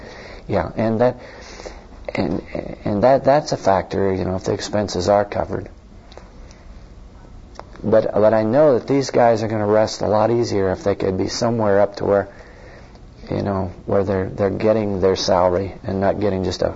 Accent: Montana, United States; As you know, I grew up in Montana and had a burden for Montana

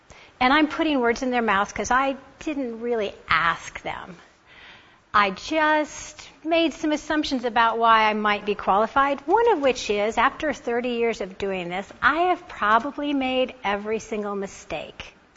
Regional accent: Dallas, Texas, United States; now in Oklahoma City, United States; I am from Dallas, but I got my start up here in Oklahoma City with some folks

